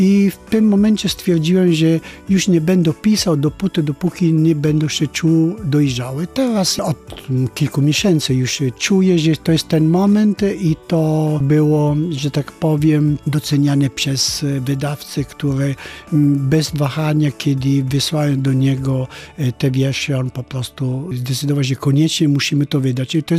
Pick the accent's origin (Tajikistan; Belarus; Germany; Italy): Italy; Polish is a second language; now in Gdańsk, Poland; wiedzą, że ja jestem Włochem i oczywiście mówię płynnie po włosku.